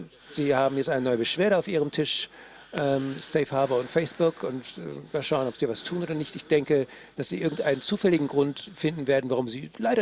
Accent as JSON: {"language": "German", "country": "Austria", "said": "Ich habe die deutsche Vorratsdatenspeicherungsgeschichte nicht so genau angeschaut als Österreicher."}